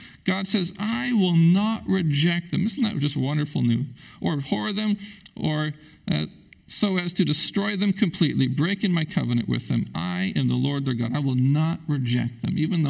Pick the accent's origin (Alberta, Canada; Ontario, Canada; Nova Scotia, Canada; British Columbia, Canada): British Columbia, Canada; Prince Rupert; now in Terrace, Canada; Now, I think back to my life in growing up in Prince Rupert.